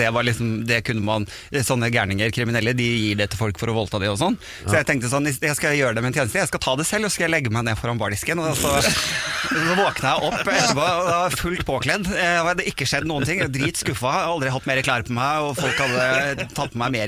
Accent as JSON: {"language": "Norwegian", "town": "Sandefjord", "region": "Vestfold", "country": "Norway", "tie": "born or raised there", "also_born_or_lived": "Bodø", "moved": "as an adult", "lives_now": "Oslo, Norway", "said": "jeg er jo vokst opp i Sandefjord, og så er jeg egentlig nordfra da, som du nevnte. Ja. Jeg er fra Bodø, Kjerringøy i Bodø. Men da jeg da flyttet til Oslo som 18-åring"}